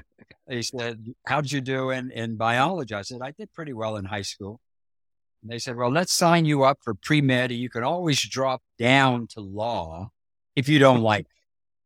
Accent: Bridgeport, Ohio, United States; I grew up in Bridgeport, Ohio. About 3,500 people, 12 bars, and 35 dogs.

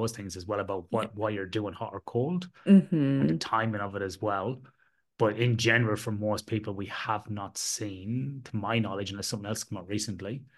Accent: Ireland; I had enough cold growing up in Ireland

